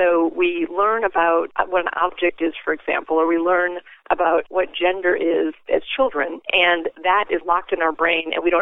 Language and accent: English; Ireland; and I'm Irish, so I tend to use examples involving the Irish quite a bit.